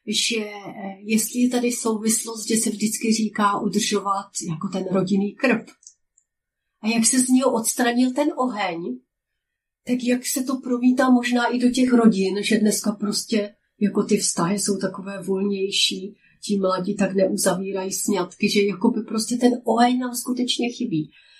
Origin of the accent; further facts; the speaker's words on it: Moravia, Czechia; já jako Moravanka, která jsem se narodila v naší zemi